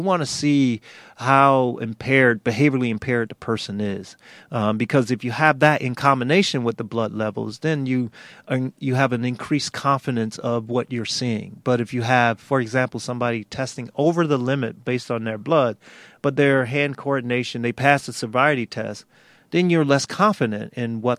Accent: Miami, Florida, United States; Yeah, yeah. I'm from Miami, so.

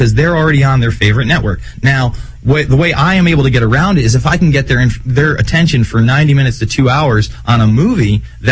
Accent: New York, United States; I mean, this was very tough for me. I'm from New York.

